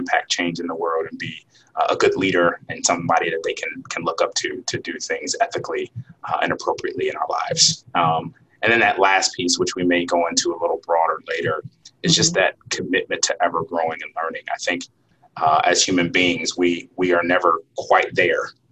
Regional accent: Anderson, Indiana, United States; So I grew up in Anderson, Indiana, which is probably, depending on who's driving and how fast you're driving, I would say somewhere between 30 and 40 minutes outside of Indianapolis.

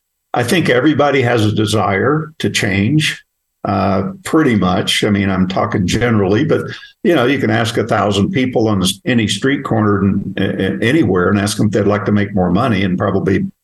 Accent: Oklahoma, United States; You know, where I came from. I grew up picking cotton in Oklahoma when I at 6 years old is when I started.

